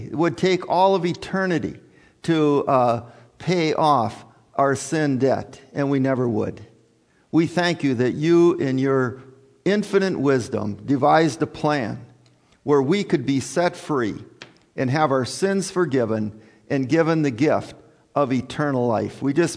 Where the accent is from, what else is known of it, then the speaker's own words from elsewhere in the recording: Minnesota, United States; I come from the Iron Range, and in the Iron Range, Hibbing was the hotshot city, okay? And the rest of us were second-rate citizens.